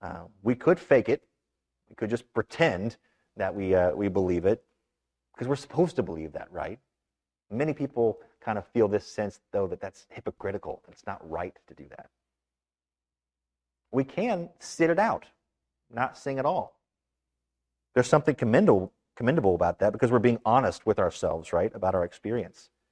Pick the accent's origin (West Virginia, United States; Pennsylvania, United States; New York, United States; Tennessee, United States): West Virginia, United States; Sometimes I'm quite critical of the politics that go on in the state of West Virginia.